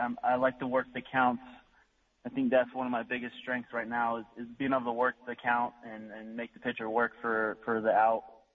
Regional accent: Arizona, United States; I watched him a little bit on the Diamondbacks when I was growing up in Arizona.

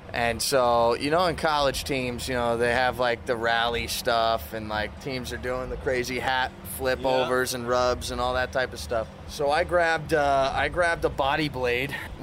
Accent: Sydney, New South Wales, Australia; now in United States; I grew up down in Sydney, moved over to South Carolina, and now reside down there.

